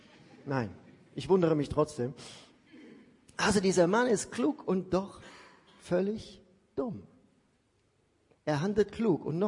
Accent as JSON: {"language": "German", "town": "Siegen", "region": "North Rhine-Westphalia", "country": "Germany", "said": "Ich komme aus Siegen. Siegen, diese fromme Stadt, die geprägt ist von der Industrie"}